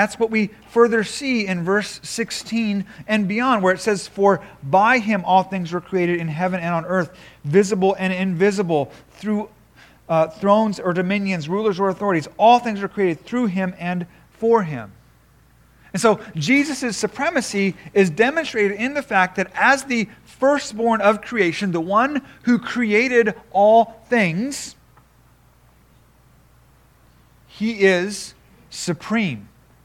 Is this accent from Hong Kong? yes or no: no; Japan; I grew up in Japan as parents are missionaries